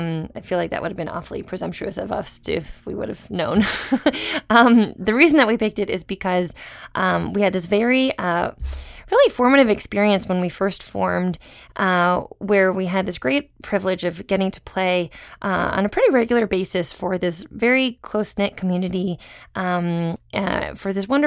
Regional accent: Massachusetts, United States; I'm from Massachusetts, so my parents are pretty happy about it.

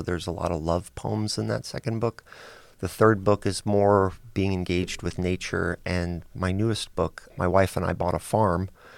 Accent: Pennsylvania, United States; also born or lived in Minnesota / Alabama; This is closer to what I grew up. You know, I grew up in Pennsylvania, so, you know, the season's changing and things.

